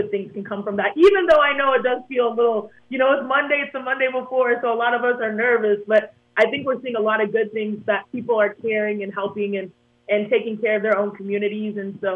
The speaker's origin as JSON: {"language": "English", "town": "Houston", "region": "Texas", "country": "United States", "tie": "born or raised there", "said": "You know, I grew up in Houston, Texas."}